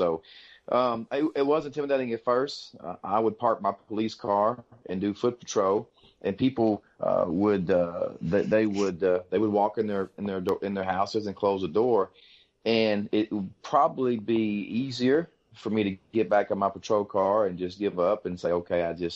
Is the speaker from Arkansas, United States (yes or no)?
yes; Arkansas, United States; that's my hometown. And, you know, when a police officer ends up policing the town that he grew up in, that's a big plus.